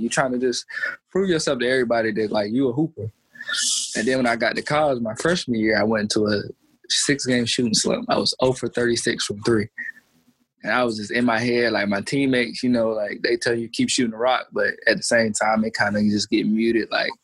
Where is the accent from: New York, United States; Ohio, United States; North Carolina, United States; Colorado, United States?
North Carolina, United States; Roxboro; I mean, grew up in Roxboro, North Carolina, like you guys know, like, small city. I played for Roxboro Community School, small school.